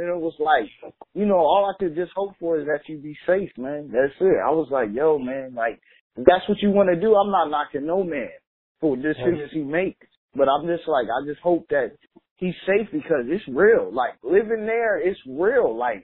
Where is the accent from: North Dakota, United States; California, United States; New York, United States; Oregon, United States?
New York, United States; I come from New York, where it's like, they have Dominicans, they got Puerto Ricans, they got Latin Kings out here.